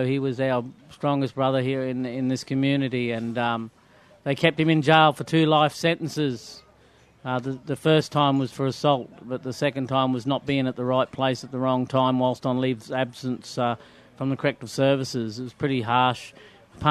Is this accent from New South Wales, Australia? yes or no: no; Brisbane, Queensland, Australia; And when I grew up in Brisbane, it was all about sharing and caring, and we all looked after each other in this park as brothers and sisters.